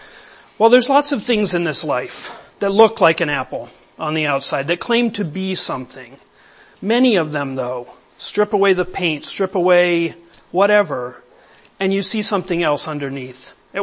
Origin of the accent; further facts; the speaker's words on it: Bolivia; I'm a missionary kid. I grew up in South America, in the rainforest, in the jungle of Bolivia.